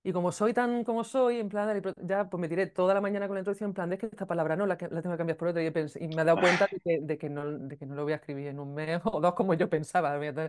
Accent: Andalusia, Spain; accent: Andalusian; en mi destreza natural yo tengo un acento más andaluz, pero bueno, quería neutralizar un poco ese acento

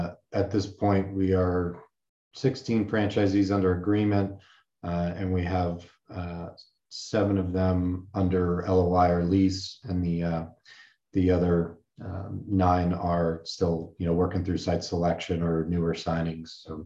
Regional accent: New York, United States; From New York originally. That's where I grew up.

